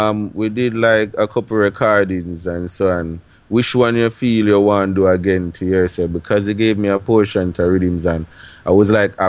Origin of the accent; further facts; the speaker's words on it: Jamaica; And it is a rich heritage. We come from Jamaica, where I figure, so we should hold on to and hold it tight and don't let it go.